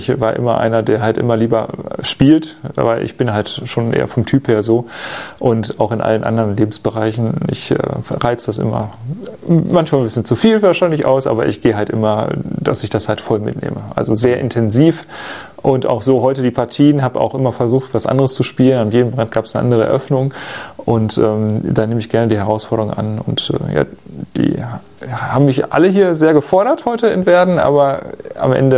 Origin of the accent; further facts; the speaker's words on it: Essen, North Rhine-Westphalia, Germany; Und ich bin aber natürlich meiner Heimat sehr verbunden, Essen. Und meine Familie, Eltern, Geschwister leben auch noch hier, größtenteils.